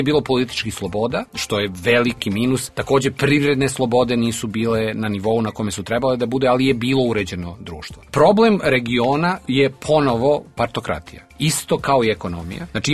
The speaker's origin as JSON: {"language": "Serbian", "town": "Sarajevo", "region": "Federation of Bosnia and Herzegovina", "country": "Bosnia & Herzegovina", "tie": "born or raised there", "said": "i ja sam odrastao u Sarajevu."}